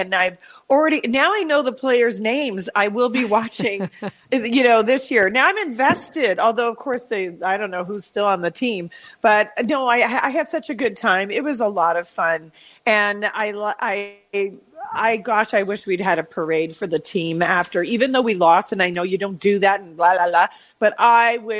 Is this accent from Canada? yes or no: yes; Canada; Canada taking pride in being Canadian.